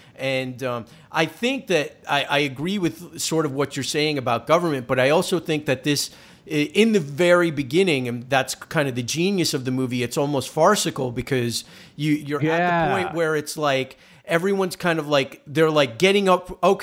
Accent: United States; And as an American, like, and as the, you know, government or whatever system that has imposed that on Japan

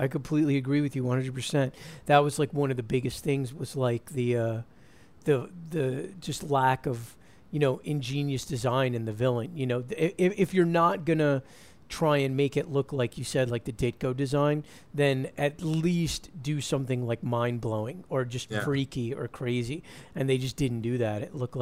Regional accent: New York City, New York, United States; I grew up in and around New York City.

